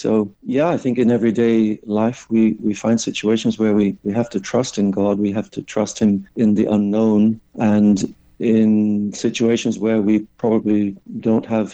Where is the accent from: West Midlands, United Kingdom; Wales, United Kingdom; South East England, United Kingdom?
South East England, United Kingdom; Reading; Well, I was born and raised in England, Reading, Berkshire